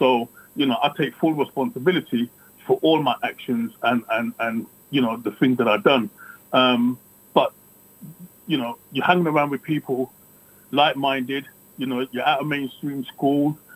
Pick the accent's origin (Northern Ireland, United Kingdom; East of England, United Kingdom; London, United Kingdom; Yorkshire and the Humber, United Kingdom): London, United Kingdom; Hackney; But growing up in Hackney is tough.